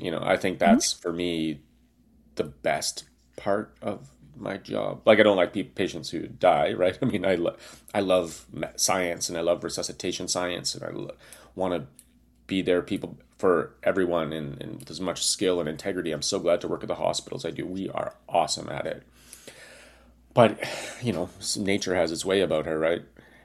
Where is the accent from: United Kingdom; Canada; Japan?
Canada; You know, by the way, I'm Canadian, so...